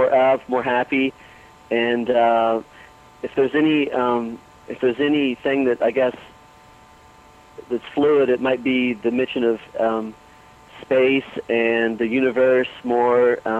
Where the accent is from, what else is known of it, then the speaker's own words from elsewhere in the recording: Ohio, United States; now in Sacramento, United States; No, I'm originally from Ohio.